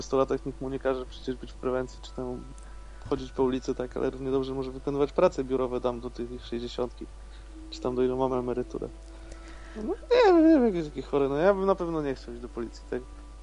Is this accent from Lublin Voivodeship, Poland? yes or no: no; Gdańsk, Pomeranian Voivodeship, Poland; Znaczy jestem z Gdańska